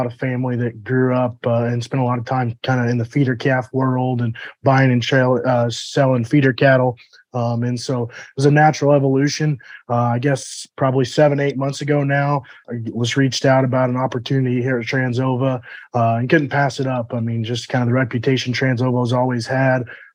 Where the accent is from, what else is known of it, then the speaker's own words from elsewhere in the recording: Oklahoma, United States; now in Fort Worth, United States; I am originally from Central Oklahoma, but currently reside just west of Fort Worth with my wife and son.